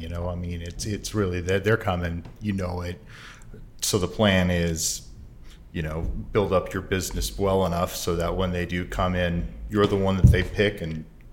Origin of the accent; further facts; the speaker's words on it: Portland, United States; I'm from Portland as well. So, I mean, it really, it just resonates with me.